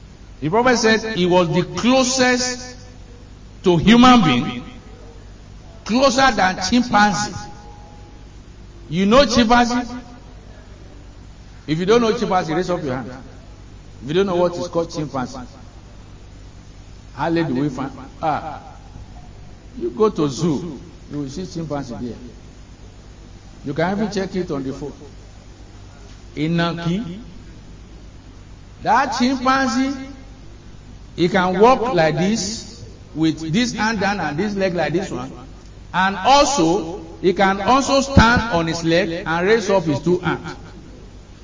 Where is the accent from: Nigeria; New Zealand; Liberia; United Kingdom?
Nigeria; Osun; I'm from Ijesha place.